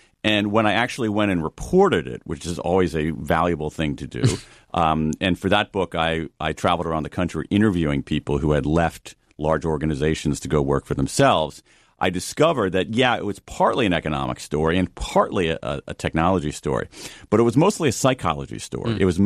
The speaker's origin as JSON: {"language": "English", "region": "Midwest", "country": "United States", "said": "because I'm a kid from the Midwest and that's not going to be any kind of economic security."}